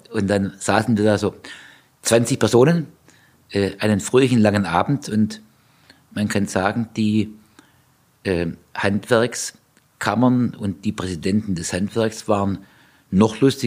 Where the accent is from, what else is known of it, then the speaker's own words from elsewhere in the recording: Ditzingen, Baden-Württemberg, Germany; Und so kam eben dann meine Entscheidung in Ditzingen, wo ich aufgewachsen bin, mit Sportkameraden und Schulfreunden